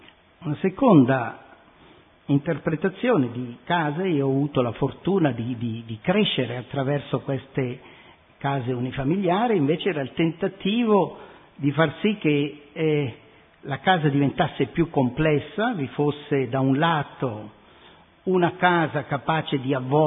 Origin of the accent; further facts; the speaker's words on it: Switzerland; come svizzero a Lugano sono chiamato di tanto in tanto a riempire